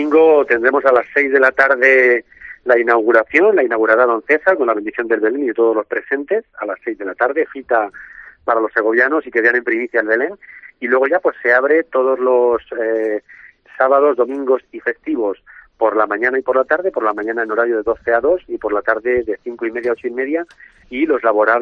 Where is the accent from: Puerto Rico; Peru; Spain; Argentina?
Spain; Escalona, Castilla-La Mancha; Yo siempre en mi pueblo, en Escalona, plantaba los belenes con los jóvenes y con el sacerdote